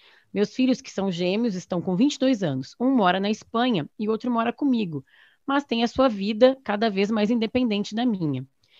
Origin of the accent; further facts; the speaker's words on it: Rio Grande do Sul, Brazil; Olha, eu sou gaúcha e lá a gente tem um ditado